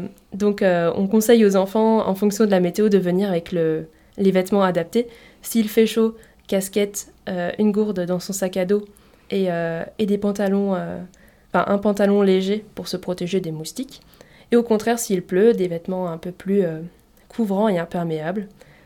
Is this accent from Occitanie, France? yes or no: no; Grand Est, France; Non, je ne viens pas d'Ardèche. Je suis venue ici pour le service civique. À la base, je viens de la Marne.